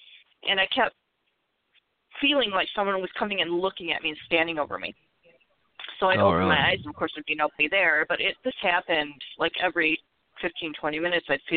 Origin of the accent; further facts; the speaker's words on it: Detroit, Michigan, United States; I am from the Detroit area, and someone had jokingly told me, oh, you're the …